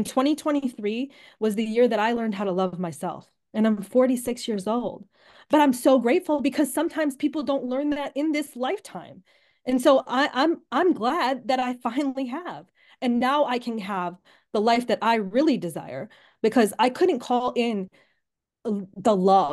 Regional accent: Orland Park, Illinois, United States; also born or lived in Tennessee; So I grew up initially when I was born, I lived in Orland Park. We had a very nice home, and then we moved to Tennessee. But then my dad ended up traveling back, and I grew up in Orland, actually.

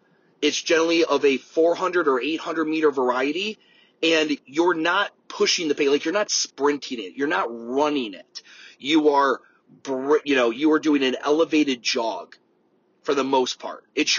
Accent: Charlotte, North Carolina, United States; there's other organizations and certain things that I'll go to in Charlotte, North Carolina, my hometown, and things I'll donate

